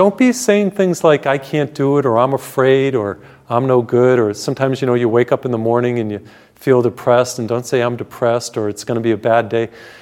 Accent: Massachusetts, United States; So I come from Massachusetts. You know, that's where I was born and brought up.

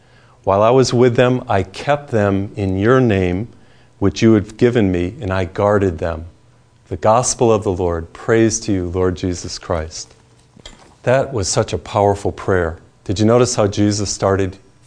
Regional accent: Massachusetts, United States; You know, I'm from Massachusetts, and we would go to the beach in Cape Cod.

